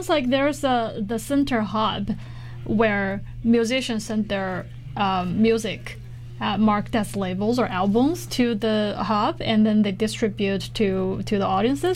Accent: China; because I'm from China, and I constantly watching news and browsing social media, see what's going on there.

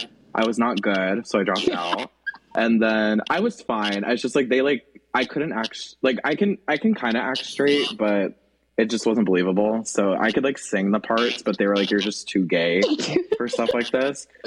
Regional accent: Arizona, United States; But so I'm from Arizona. I grew up in like a religious household.

